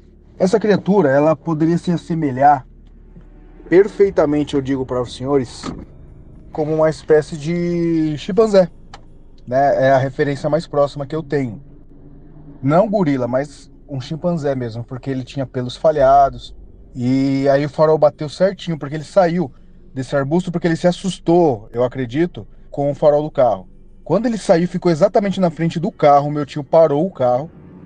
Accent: Guarulhos, São Paulo, Brazil; sou natural da cidade de Guarulhos, São Paulo.

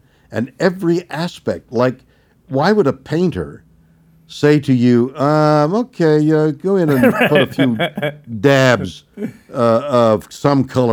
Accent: Montreal, Quebec, Canada; I was brought up in Montreal, Canada.

